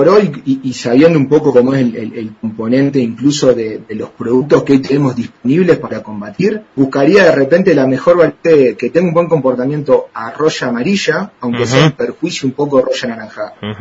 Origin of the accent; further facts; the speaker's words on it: Uruguay; yo particularmente que vengo de Uruguay, he escuchado mucho en Argentina